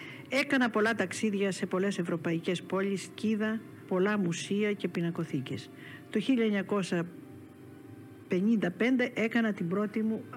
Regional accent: Aitoliko, Western Greece, Greece; Γεννήθηκα στο Αιτωλικό του Μεσολογγιού. Το Αιτωλικό είναι ένα μικρό νησάκι που το συνδέουν με τη στεριά δύο μακριά πέτρινα γεφύρια με πολλές μικρές τοξωτές καμάρες.

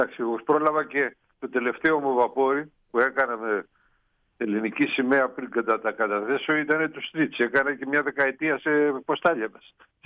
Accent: Greece; εμάς σαν Έλληνες

